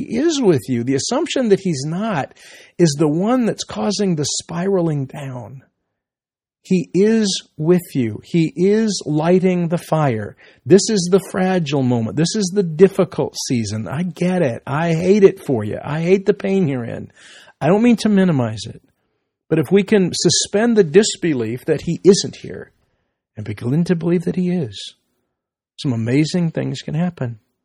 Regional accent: New Zealand; Hospitals were much lower grade than my home country, New Zealand.

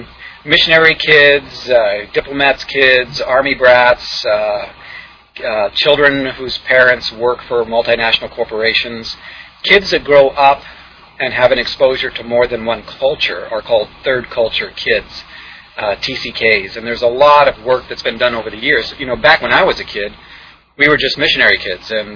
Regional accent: Papua, Indonesia; I grew up in what was the Netherlands, New Guinea. It was a Dutch colony. It was the west half of the island of New Guinea, which is the second largest island in the world. It's right above Australia.

